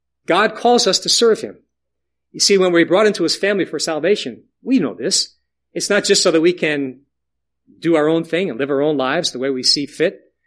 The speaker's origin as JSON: {"language": "English", "town": "Yonkers", "region": "New York", "country": "United States", "tie": "born or raised there", "said": "It was on March the 5th, 1951, 7-year-old, boy growing up in the Bethany Chapel in Yonkers, New York"}